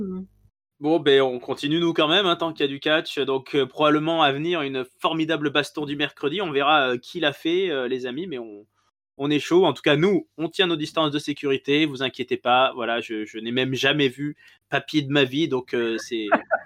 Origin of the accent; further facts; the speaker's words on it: France; j'irais même jusqu'à dire un petit peu chez nous en France